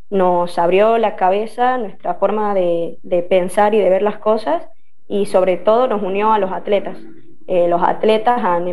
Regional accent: Tucumán, Argentina; de Tucumán, soy profesora de educación física.

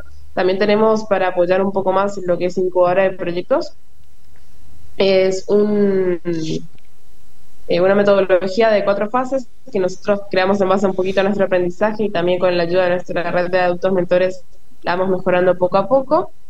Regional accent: Argentina; muchos desafíos que estamos atravesando como sociedad argentina

